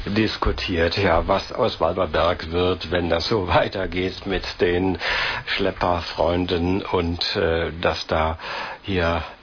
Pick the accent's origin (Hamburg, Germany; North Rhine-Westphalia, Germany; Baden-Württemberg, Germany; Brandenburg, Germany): North Rhine-Westphalia, Germany; Ich bin zwar auch in der Nordeifel groß geworden, auf dem Bauernhof.